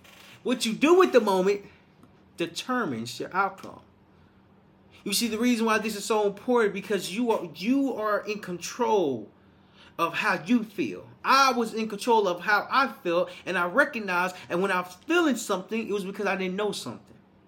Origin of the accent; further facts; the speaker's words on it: Little Rock, Arkansas, United States; So I'm from Little Rock, Arkansas. I ain't never really been hiking like that.